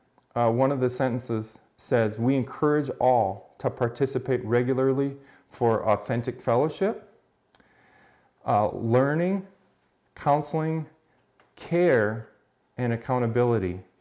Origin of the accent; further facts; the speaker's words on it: Wisconsin, United States; now in Green Valley, United States; You know, most of us who live here aren't native Arizonans. I'm from Wisconsin. Go Packers.